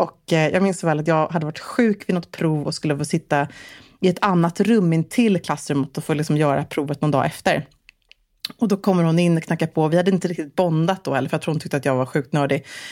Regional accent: Gävle, Gävleborg County, Sweden; Jag kommer till till Stockholm från Gävle där jag var uppvuxen

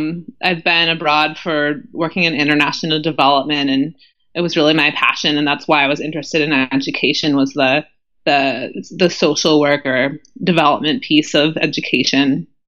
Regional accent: United States; staying somewhere outside of my home country, the U.S., for a longer period of time

